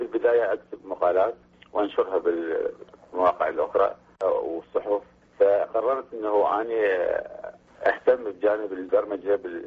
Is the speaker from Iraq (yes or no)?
yes; Amarah, Maysan, Iraq; نولدت بأحد القرى تابعة لقضاء المجر الكبير